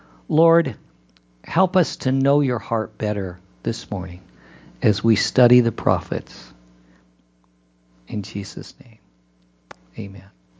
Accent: California, United States; also born or lived in New Mexico; I was a Southern California kid. I was born and raised, I was born in New Mexico, but at 5 years old, I came to Southern California. So basically, this is all I've ever known.

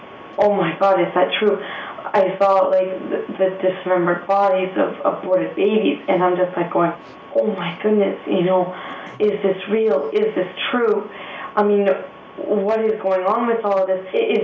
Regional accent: Ottawa, Ontario, Canada; I come from Ottawa, Ontario, Canada

